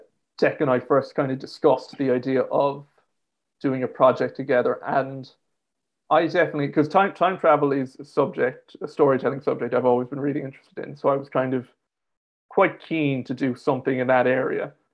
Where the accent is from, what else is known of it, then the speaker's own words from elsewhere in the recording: Ireland; I grew up in Ireland and we didn't at the time have a lot of comic shops.